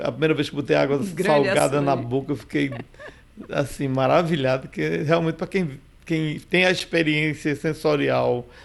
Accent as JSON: {"language": "Portuguese", "region": "Pernambuco", "country": "Brazil", "tie": "born or raised there", "said": "É a minha terra, a minha raiz, meu umbigo está enterrado lá. Ou seja, eu vim para cá estudar, eu vim morar e passei uma boa parte, nós meninos do sertão e meninas, vinham para cá para estudar porque não tinha oportunidade."}